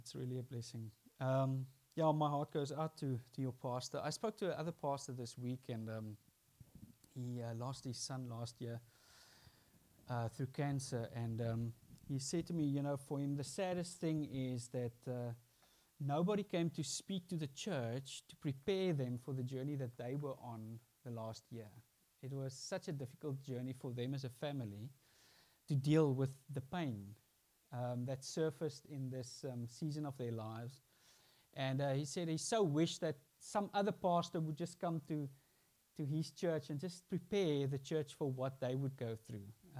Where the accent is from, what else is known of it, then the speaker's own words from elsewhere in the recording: London, United Kingdom; For those of you that don't know, I'm from London. It's that side of the Brexit border.